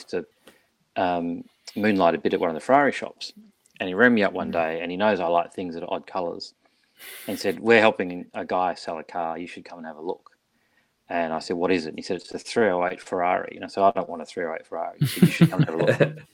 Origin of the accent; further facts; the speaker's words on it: Geraldton, Western Australia, Australia; Growing up in Geraldton